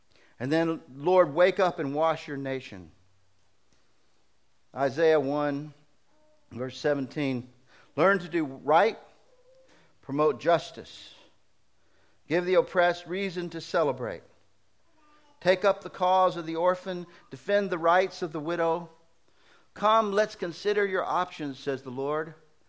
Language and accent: English; Birmingham, Alabama, United States; You know, I still have to defend that so much, you know, because I'm from Birmingham, and Birmingham had such a black eye from what happened.